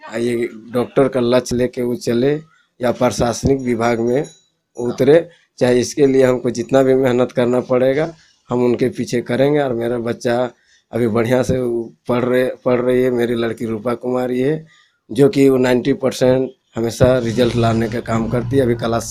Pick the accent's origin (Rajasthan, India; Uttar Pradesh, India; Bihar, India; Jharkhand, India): Jharkhand, India; Dumri; हमारे गिरिडीह लोकसभा के अंतर्गत में हम डुमरी विधानसभा से आते हैं